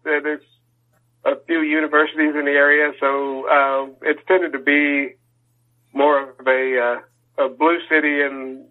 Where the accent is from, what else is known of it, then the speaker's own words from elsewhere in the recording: Austin, Texas, United States; also born or lived in California; I'm one of the few natives here. I was born in Austin, and I've lived here most of my life, except for about 7 years when I was in California. Moved there when I was like 11, and came back when I was 16